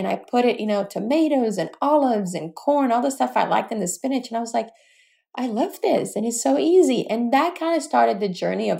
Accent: Brazil; growing up in Brazil, we had somebody that worked, you know, it's part of the culture.

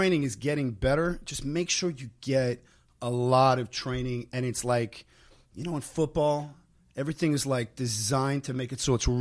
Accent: United States; We founded this whole country. And I'm American.

